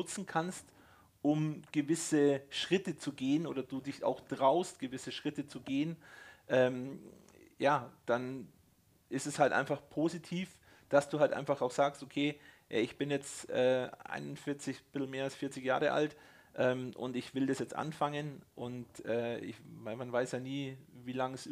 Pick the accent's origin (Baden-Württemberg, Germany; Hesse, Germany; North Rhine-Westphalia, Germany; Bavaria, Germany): Bavaria, Germany; Munich; now in Hurlach, Germany; ich bin ja Münchner im Endeffekt und bin dann von München Richtung Augsburg gezogen, in das kleine, wunderschöne Dorf, nennt sich Hurlach, das ist bei Landsberg.